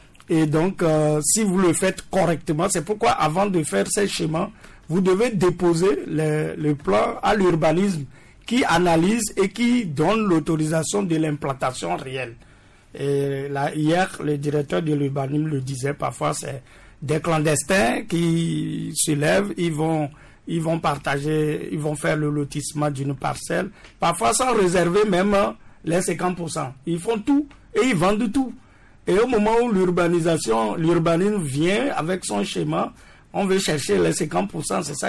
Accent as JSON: {"language": "French", "country": "Togo", "said": "Moi-même, je suis togolais et le Togo n'est pas le seul où la terre appartient au privé."}